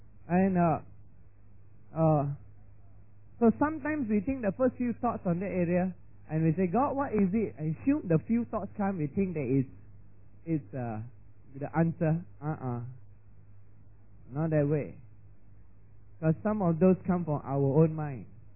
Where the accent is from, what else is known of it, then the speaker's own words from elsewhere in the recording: Johor Bahru, Johor, Malaysia; when things happen in my hometown in JB